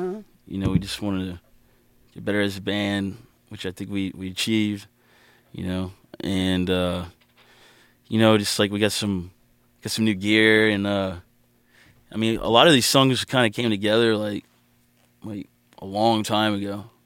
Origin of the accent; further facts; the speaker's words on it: Austin, Texas, United States; also born or lived in Tucson, Arizona; born in Tucson, mm-hmm. Arizona. And then and I'd moved to Texas when I was, like, 4 or 5 years old. So I grew up there in Austin, pretty much.